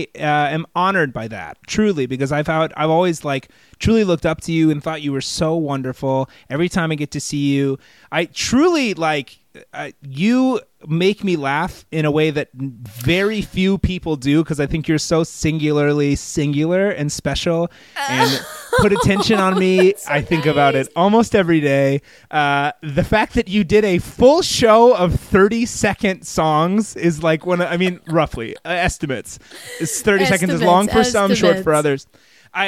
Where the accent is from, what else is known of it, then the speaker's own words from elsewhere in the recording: Fort Worth, Texas, United States; I messaged you because I am from Fort Worth.